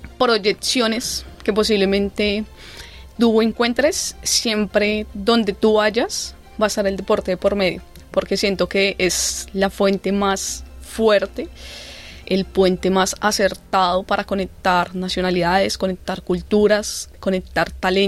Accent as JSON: {"language": "Spanish", "country": "Colombia", "said": "por la garra que nosotros como colombianos tenemos"}